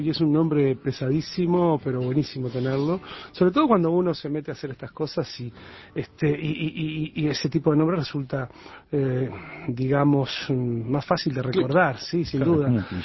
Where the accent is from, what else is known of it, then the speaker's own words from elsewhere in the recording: Florida, Uruguay; now in Punta del Este, Uruguay; Yo nací en Florida y yo radiqué en Punta del Este hace ya una treintena de años. Hace más tiempo que estoy en Punta del Este del que estuve en Florida, y sin embargo, Florida es sin duda nuestro lugar donde nos formamos